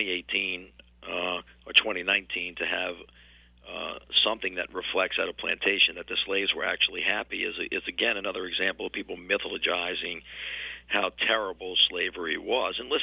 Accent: the South, United States; Now, I write the book from a Southern perspective, but I'm from the South. I love the South, and I've got a chip on my shoulder as a Southerner

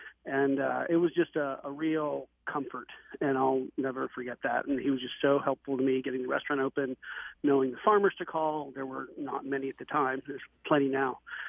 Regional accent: East Coast, United States; now in Iowa, United States; we moved here in 2000, and I had never been to Iowa before. I'm from the East Coast.

